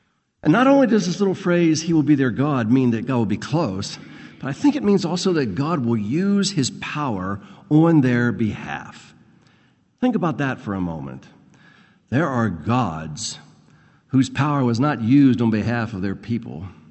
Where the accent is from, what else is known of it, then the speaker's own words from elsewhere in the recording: Pennsylvania, United States; "Oh, I'm from Pennsylvania." "Oh, you're a long way from home.